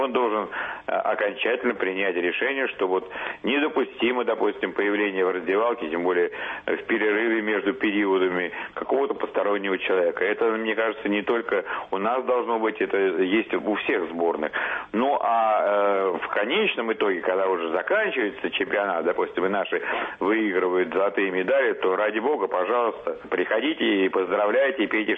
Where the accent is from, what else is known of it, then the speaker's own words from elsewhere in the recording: Russia; я сам россиянин и всю жизнь отдал российскому хоккею.